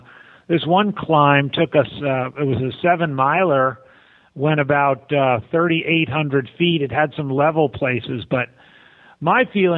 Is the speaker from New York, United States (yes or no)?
yes; New York, United States; I grew up in New York and worked in Philadelphia for quite a few years, and that's where I met my wife.